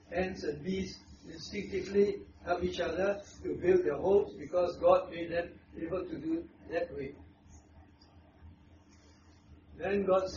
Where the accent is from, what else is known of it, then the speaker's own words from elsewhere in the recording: Malaysia; When I'm from Malaysia, I wish to, as a boy, run into the jungle